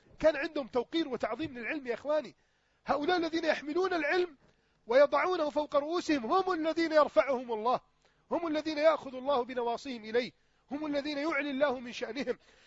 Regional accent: Egypt; اليوم حياة الشباب عندنا في مصر

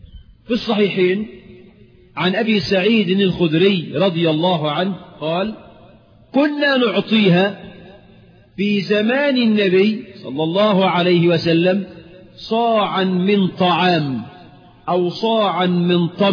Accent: Egypt

